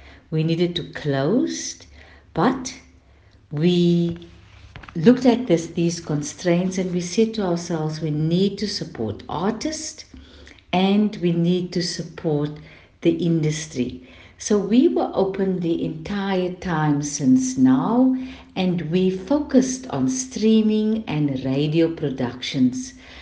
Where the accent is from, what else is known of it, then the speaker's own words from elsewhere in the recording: Wellington, Western Cape, South Africa; As a child, I can still remember my mother from Wellington, because I'm from Wellington, a rural town, a little bit, so 2 hours from Cape Town.